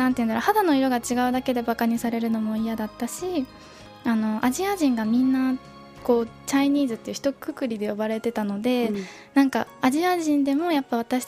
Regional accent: Hokkaido, Japan; 私は立命館大学に進学するまでずっと北海道で育っていたんですけど、高校生の時に海外に行くきっかけがありまして、もともと親の仕事の都合で海外に住んでいたことが、幼少期あって

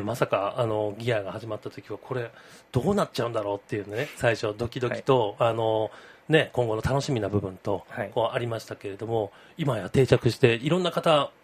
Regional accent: Tokyo, Japan; now in Kyoto, Japan; 私自身は東京出身で、まあ、大学から京都来たわけですけれども

